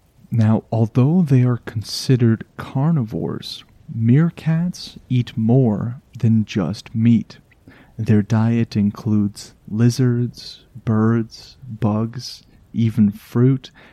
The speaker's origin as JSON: {"language": "English", "country": "Canada", "said": "I am just a Canadian in my little bubble of always cold."}